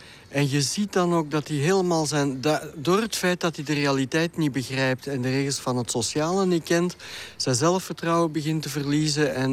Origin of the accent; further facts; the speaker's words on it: Belgium; ik ben uit België